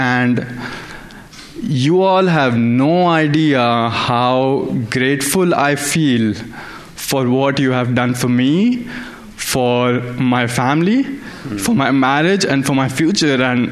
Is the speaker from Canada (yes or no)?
no; India; born or raised there; English is a second language